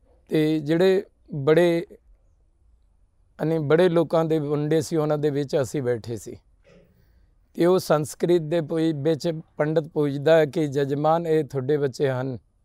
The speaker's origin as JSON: {"language": "Punjabi", "region": "Bihar", "country": "India", "moved": "yes", "lives_now": "Punjab, India", "said": "ਅਸੀਂ ਬਿਹਾਰ ਦੇ ਰਹਿਣ ਵਾਲੇ ਜੀ, ਅਰਰੀਆ ਜ਼ਿਲ੍ਹੇ ਦੇ ਪਿੰਡ ਜੀ, ਸਾਡਾ ਖਾਸ ਹਲੇਲੀਆ ਹੈ। ਅਸੀਂ ਸਿੰਘ ਸਜੇ ਹਾਂ ਜੀ, 84 ਦੇ ਏੜ ਗੇੜ ਪੰਜਾਬ ਦੇ ਆ ਕੇ ਸਿੰਘ ਸਜੇ।"}